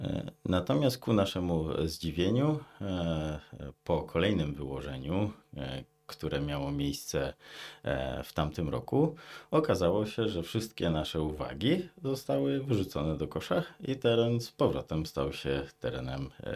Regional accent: Lesser Poland, Poland; now in Lędziny, Poland; Natomiast ja do lędzin zostałem przyżeniony i pochodzę z Małopolski

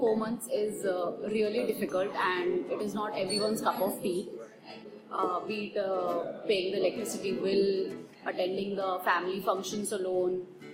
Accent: Mumbai, Maharashtra, India; I am from Bombay and I've been married for 2.5 years.

